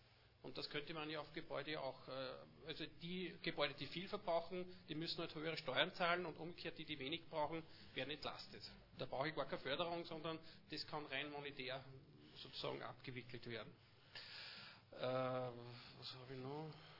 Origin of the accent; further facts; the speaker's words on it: Linz, Upper Austria, Austria; ich bin Linzer und wir Linzer leiden natürlich unter den Pendlern.